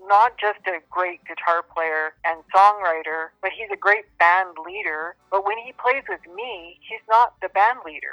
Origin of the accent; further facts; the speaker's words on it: Winnipeg, Manitoba, Canada; a house concert in Winnipeg, because it's my hometown.